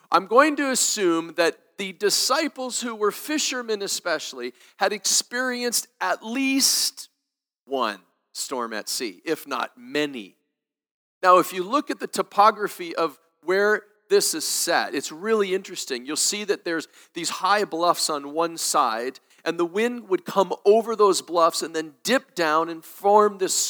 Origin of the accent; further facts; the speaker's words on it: Wisconsin, United States; like myself growing up in Wisconsin, I was right on the shore of Lake Michigan.